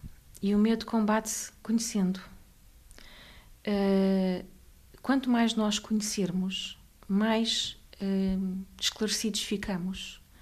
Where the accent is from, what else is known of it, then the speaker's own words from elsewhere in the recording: Portugal; não gostaria que me chamassem Fátima ou Fernanda, porque sou portuguesa.